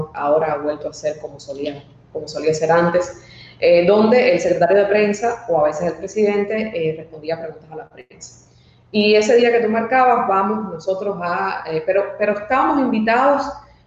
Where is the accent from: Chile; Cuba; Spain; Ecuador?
Cuba; Porque estamos aquí, somos cubanos, quisiera hacer algunas preguntas.